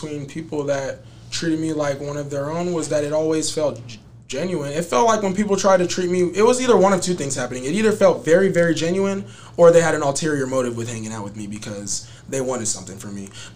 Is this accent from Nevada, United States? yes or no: yes; Las Vegas, Nevada, United States; I'm from Vegas, actually. Vegas? My family's from Chicago, but I'm from Vegas, so that's what it is for me.